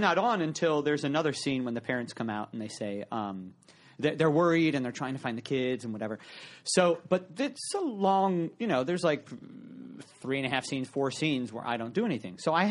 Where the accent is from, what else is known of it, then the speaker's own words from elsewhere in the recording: Reading, Pennsylvania, United States; I'm from Reading, Pennsylvania.